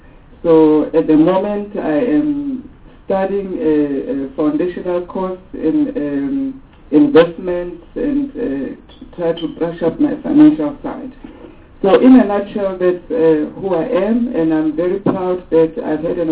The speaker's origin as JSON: {"language": "English", "town": "Giyani", "region": "Limpopo", "country": "South Africa", "tie": "born or raised there", "said": "I'm from Limpopo, Giyani. That's where I grew up."}